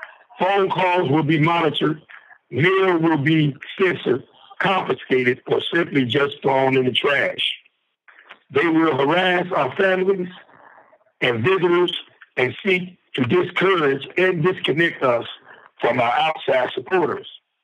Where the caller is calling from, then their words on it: Indiana, United States; I'm an Indiana political prisoner. I am calling in from Wabash Valley Correctional Facility located in Indiana.